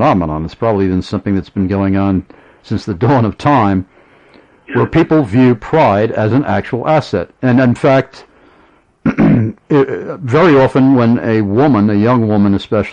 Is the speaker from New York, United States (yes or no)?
yes; New York, United States; now in Pennsylvania, United States; at least that I've noticed growing up in New York and living here in Pennsylvania in the Northeast